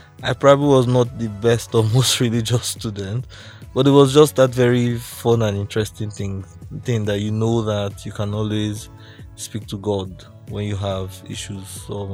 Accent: Warri, Delta, Nigeria; I grew up in Warri, right? So there doesn't see a lot of computer or technology things around.

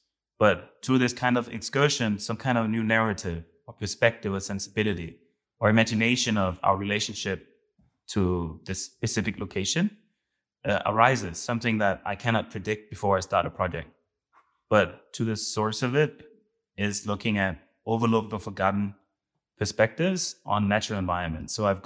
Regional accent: Denmark; also born or lived in New York; now in Berlin, Germany; I'm an artist from Denmark. I live in Berlin. I used to be in New York up until 2 years ago, but then moved to Europe

